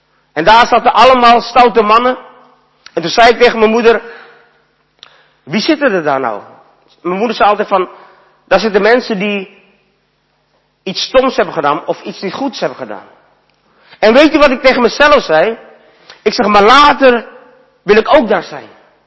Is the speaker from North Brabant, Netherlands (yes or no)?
yes; Vught, North Brabant, Netherlands; in de voormalige Joodse concentratiekamp in Vught. En daar ben ik tot leven gekomen. En we woonden eigenlijk afgesloten van de buitenwereld. Als Molukkers werden we daar geplaatst. Ik ben opgegroeid in een barak, een houten barak.